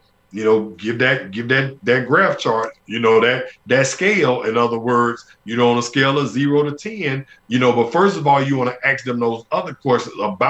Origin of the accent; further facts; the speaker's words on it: Birmingham, Alabama, United States; Like I tell everybody, I grew up in Birmingham, Alabama.